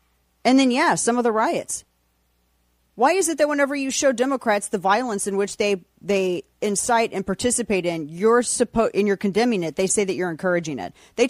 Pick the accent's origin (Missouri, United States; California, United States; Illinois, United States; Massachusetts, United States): Missouri, United States; St. Louis; like Chicago, my hometown of St. Louis.